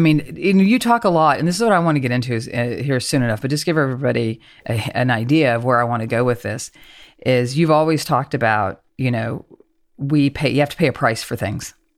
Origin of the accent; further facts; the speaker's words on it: Oklahoma, United States; now in Arkansas, United States; And I grew up in Oklahoma, and I am about an hour and a half, hour and 45 minutes from Tulsa.